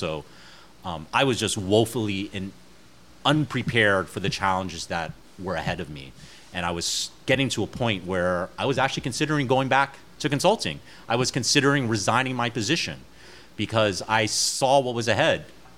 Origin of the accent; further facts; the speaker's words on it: Texas, United States; now in New York, United States; I grew up in Texas eating barbecue. Barbecue wasn't very big here in New York at the time